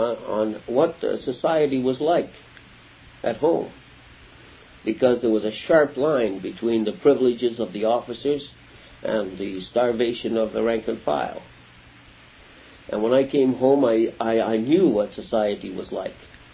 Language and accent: English; Winnipeg, Manitoba, Canada; born there; I'm a son of immigrant parents. I was born in Winnipeg in 1921.